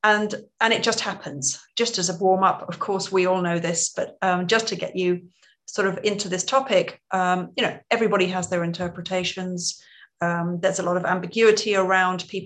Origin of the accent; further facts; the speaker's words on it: United Kingdom; now in Netherlands; I'm British. I'm based in the Netherlands. I married a Dutchman